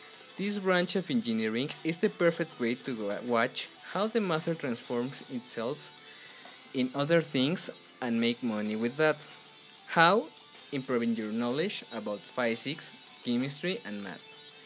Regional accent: Mexico City, Mexico; I'm 21 years old, and I'm from Mexico City.

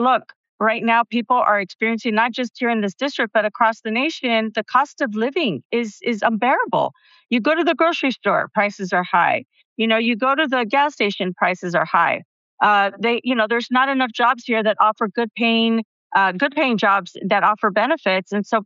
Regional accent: Arizona, United States; Here in Arizona, we call it Access. And I would tell you, I am an Access kid. I grew up on Medicaid because my parents worked really hard and couldn't make ends meet.

